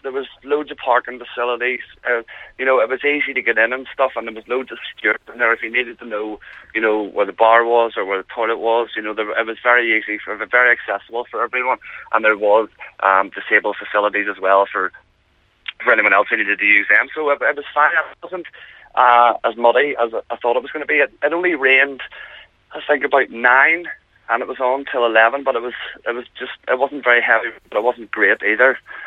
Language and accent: English; Bangor, Northern Ireland, United Kingdom; the last time I saw them was here, obviously my hometown, so that was really special.